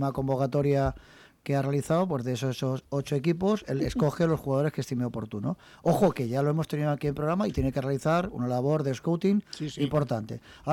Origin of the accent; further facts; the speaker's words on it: Villacarrillo, Andalusia, Spain; born there; yo soy entrenador del pueblo, vivo en pueblo, soy de Porto, la mucha honra. Nací en un pueblo, Villacarrillo, provincia de Jaén.